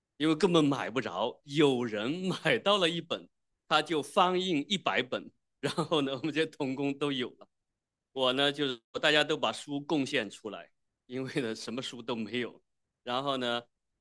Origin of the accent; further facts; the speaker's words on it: Wenzhou, Zhejiang, China; 我是在温州农村长大